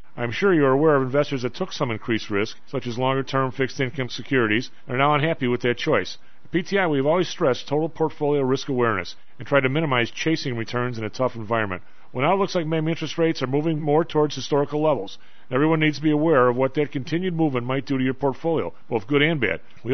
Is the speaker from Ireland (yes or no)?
yes; Ireland; Because I'm Irish, I can say it?